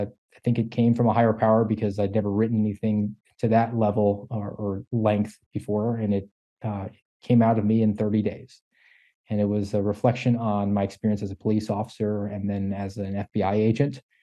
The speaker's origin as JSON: {"language": "English", "region": "Florida", "country": "United States", "said": "I would say, well, I'm a Floridian, as opposed to saying I'm an American."}